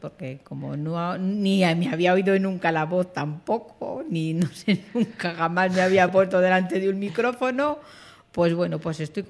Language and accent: Spanish; Castile, Spain; porque en Castilla somos muy castellanos